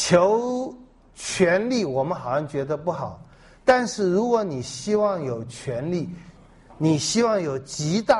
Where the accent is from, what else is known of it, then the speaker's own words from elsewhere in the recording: China; 这跟我们中国人讲面子有点像，但是不一样